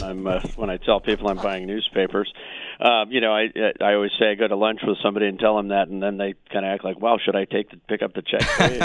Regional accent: Phoenix, Arizona, United States; Well, I'm a native of the Valley of Phoenix, and I grew up in Phoenix.

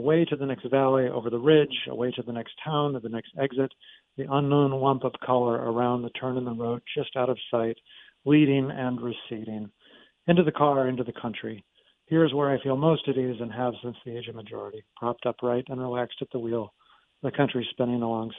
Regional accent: Tucson, Arizona, United States; You know, I grew up in Tucson, Arizona, where a car is absolutely indispensable for getting around town, as everyone listening knows.

